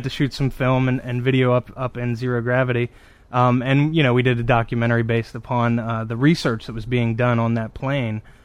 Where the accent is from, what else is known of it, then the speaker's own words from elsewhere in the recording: Pennsylvania, United States; I'm from Center County, Pennsylvania.